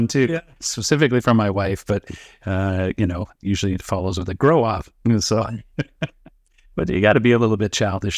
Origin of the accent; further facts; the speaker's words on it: Calgary, Alberta, Canada; Oh, I was raised in Calgary for my whole life.